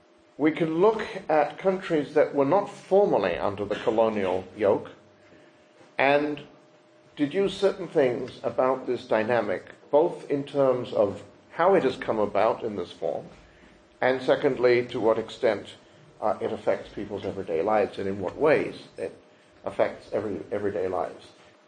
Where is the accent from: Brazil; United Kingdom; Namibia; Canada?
United Kingdom; now in United States; I'm a displaced Brit who's lived in the States for 30 years.